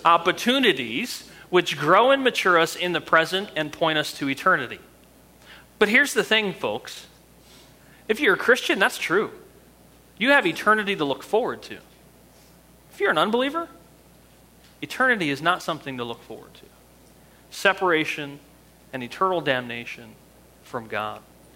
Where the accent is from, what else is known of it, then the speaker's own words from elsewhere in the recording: New Jersey, United States; I'm from Jersey and I like football, but I like to cry.